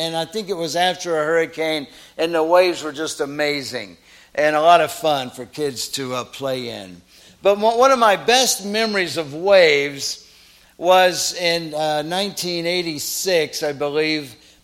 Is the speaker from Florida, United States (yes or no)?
yes; St. Petersburg, Florida, United States; As a kid growing up in St. Petersburg, Florida, on a regular basis, we went to the beach